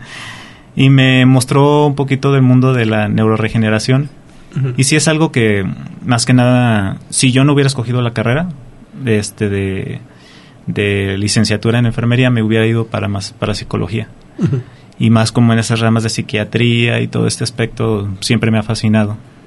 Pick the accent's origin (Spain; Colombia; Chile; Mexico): Mexico; Zacatecas; born there; also born or lived in Ojo Caliente; now in Colotlán, Mexico; yo nací en Zacatecas, viví un poco de tiempo en Ojo Caliente, pero he radicado de Colotlán desde hace más de 20 años.